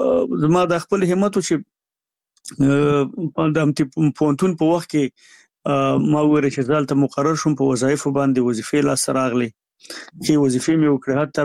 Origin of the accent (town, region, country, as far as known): Nangarhar, Afghanistan; born or raised there